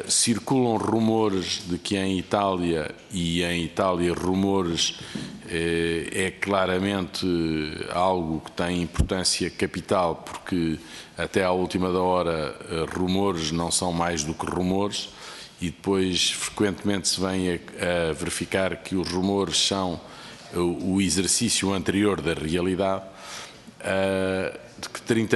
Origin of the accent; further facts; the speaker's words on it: Portugal; enquanto portugueses e enquanto pessoas que nos preocupamos com o futuro deste país